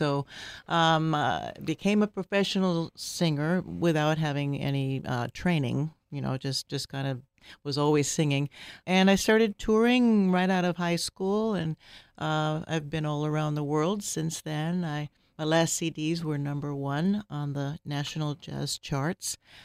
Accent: San Rafael, California, United States; Sure. Well, I'm originally from San Rafael.

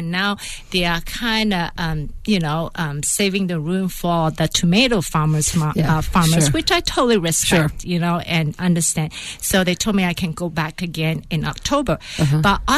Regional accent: Mersing, Johor, Malaysia; born or raised there

